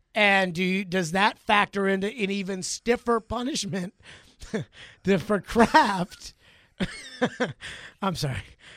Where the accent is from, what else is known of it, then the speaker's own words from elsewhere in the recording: Tennessee, United States; Okay. I grew up in Tennessee.